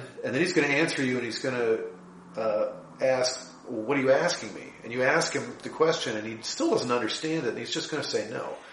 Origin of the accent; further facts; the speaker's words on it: United States; So yeah, we're in this kind of privileged position as Americans.